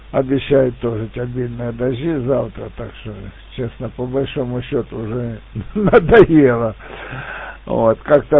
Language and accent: Russian; Sloviansk, Donetsk Oblast, Ukraine; Я сам родом со Славянска.